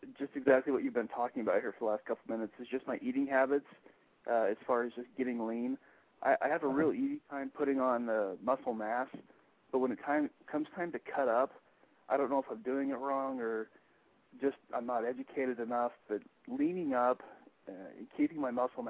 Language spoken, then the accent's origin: English; Boise, Idaho, United States; I'm from Boise, Idaho.